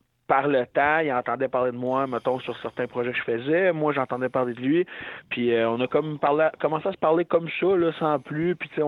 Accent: Terrebonne, Quebec, Canada; Là, je suis redéménagé à Terrebonne parce que je viens de Terrebonne, puis j'ai toujours habité à Terrebonne.

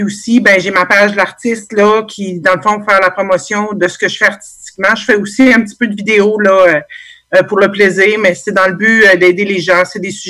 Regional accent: Drummondville, Quebec, Canada; Moi, je suis de Drummondville, centre du Québec.

